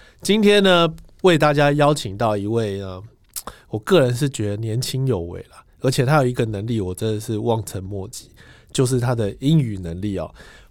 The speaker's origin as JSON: {"language": "Chinese", "country": "Taiwan", "tie": "born or raised there", "said": "因为我们都是在这边长大的嘛。"}